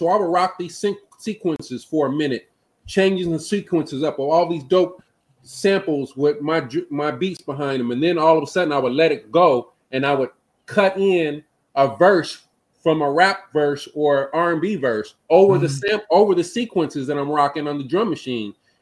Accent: San Diego, California, United States; I'm coming from San Diego.

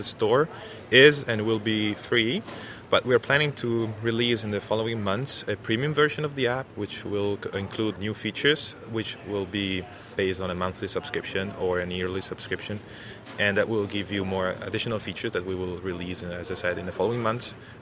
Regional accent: Italy; English is a second language; I'm from Italy

